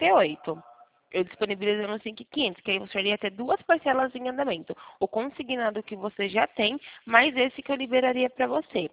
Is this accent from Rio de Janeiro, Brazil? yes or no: no; Sumaré, São Paulo, Brazil; Eu trabalho aqui na Santander de Sumaré. Eu sou de Sumaré.